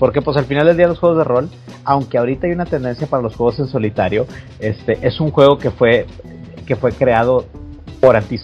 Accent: Monterrey, Nuevo León, Mexico; Pita es de Ciudad de México y nosotros somos de Monterrey

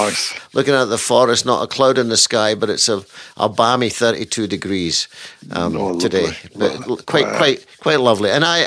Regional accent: Scotland, United Kingdom; I'm still Scottish, apparently.

